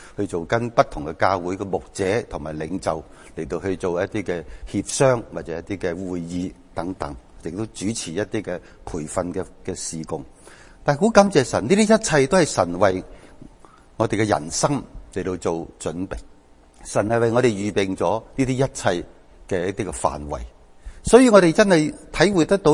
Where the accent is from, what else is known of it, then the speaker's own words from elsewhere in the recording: Macau; moved away as an adult; also born or lived in Hong Kong; now in United Kingdom; 并且我住过嘅地方包括咗我自己土生土长嘅澳门同埋香港住咗好多年。